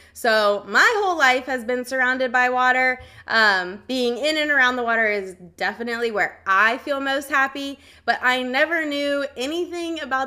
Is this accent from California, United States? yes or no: no; Virginia, United States; So I'm from Virginia, but I've always been a traveler by nature.